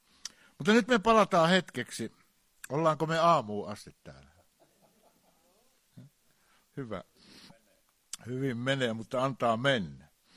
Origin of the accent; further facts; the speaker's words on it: Ostrobothnia, Finland; niin kuin meillä Pohjanmaalla sanotaan, eikö?